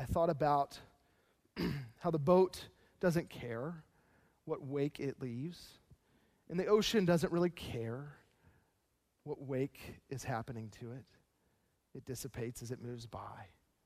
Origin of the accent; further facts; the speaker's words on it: Chesapeake Bay, United States; I grew up on the Chesapeake Bay, and I grew up watching container ships move in and out of the bay, waiting to be brought into port.